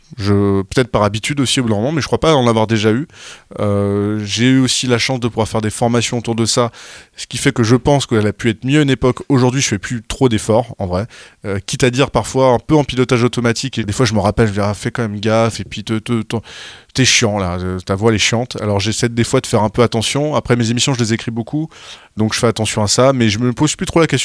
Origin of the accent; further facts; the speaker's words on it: Cholet, Pays de la Loire, France; là où j'ai grandi à Cholet, on captait très peu de radio